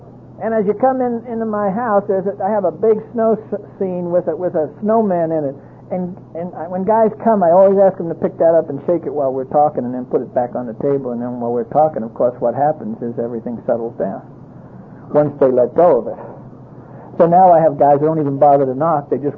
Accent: San Diego, California, United States; because I'm from San Diego, hopefully where you'll all come to the International.

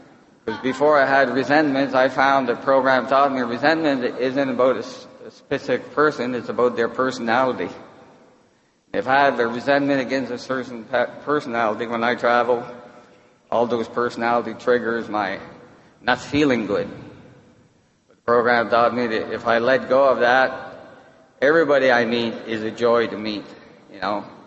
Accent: Canada; now in Pennsylvania, United States; I'm from Canada, in Pennsylvania.

